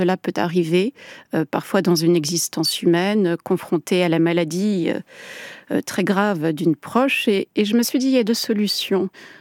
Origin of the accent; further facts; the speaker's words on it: Switzerland; un épisode de mon enfance en Suisse